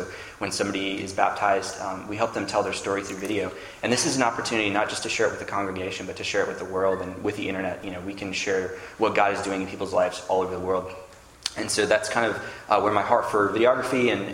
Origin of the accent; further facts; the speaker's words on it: Scotland, United Kingdom; born there; I was born in Scotland. That's where my name comes from.